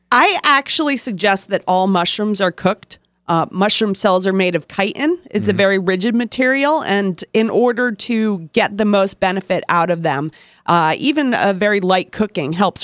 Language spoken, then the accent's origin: English; Westhampton, United States; I grew up in West Hampton. I went out and studied mycology and agriculture in Washington State. And after about 10 years, I moved back and started the farm.